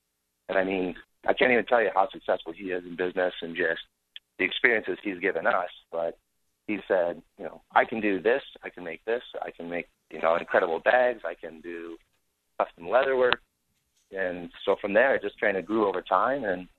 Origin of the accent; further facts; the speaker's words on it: Iowa, United States; you just, you know, you say, oh, I'm from Iowa. And they go, oh, you guys grow potatoes there.